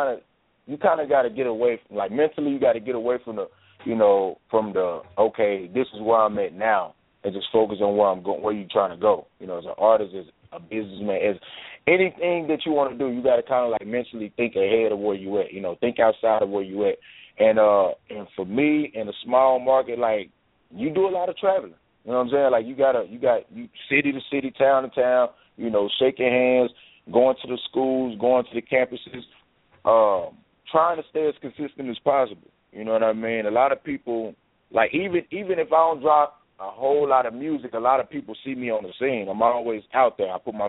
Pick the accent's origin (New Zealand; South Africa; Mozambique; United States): United States; Arkansas; also born or lived in Chicago; man. I was born in Chicago. I was raised in Arkansas, southeast Arkansas to be exact, man.